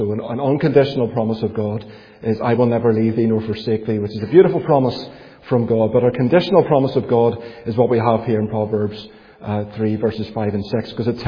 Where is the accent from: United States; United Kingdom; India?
United Kingdom; Belfast, Northern Ireland; I grew up in Gilnahirk, which is in East Belfast. If you want to know where Gilnahirk is, it's just beyond Cherry Valley, as they say.